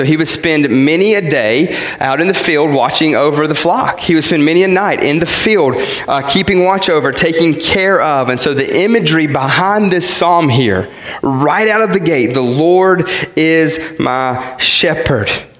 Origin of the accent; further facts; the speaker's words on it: West Virginia, United States; And I'm from West Virginia, right?